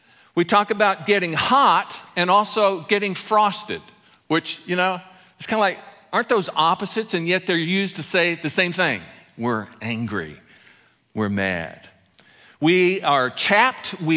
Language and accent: English; Ireland; That's not to say that I don't get angry, but I'm Irish, and you know, the Celtic gene, you know, has anger as a part of it.